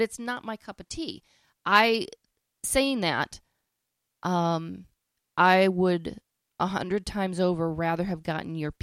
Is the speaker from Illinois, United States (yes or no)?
yes; Chicago, Illinois, United States; I want my cheesy pizza. I'm from Chicago. I want good pizza.